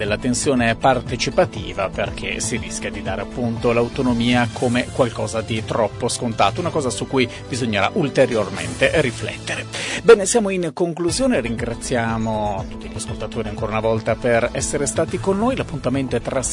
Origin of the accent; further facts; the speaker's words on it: Trento, Trentino-Alto Adige, Italy; quando diciamo siamo di Trento, dopo averci detto che bello le vostre montagne